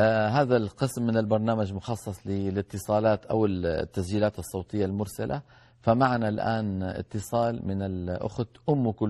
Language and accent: Arabic; Damascus, Damascus Governorate, Syria; يعني مثلا أنا دمشقي، لو طلب مني أن أتكلم بلهجة أهل بغداد لن أستطيع